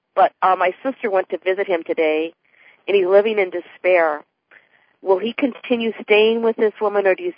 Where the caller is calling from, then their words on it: Florida, United States; Oh, hi, Donna. … I'm calling from Florida.